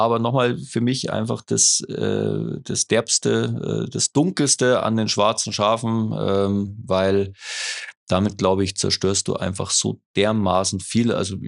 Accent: Munich, Bavaria, Germany; also ich komme jetzt hier aus München, ja

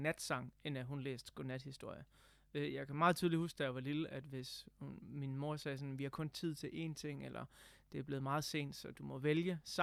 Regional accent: Tåsinge, Region of Southern Denmark, Denmark; Jeg er født og opvokset på Sydfyn, en lille ø, der hedder Tåsinge, født i 1980. For dem, der kan have hovedregning og ved, at jeg er født i slutningen af august, så vil de vide, at jeg snart fylder 40.

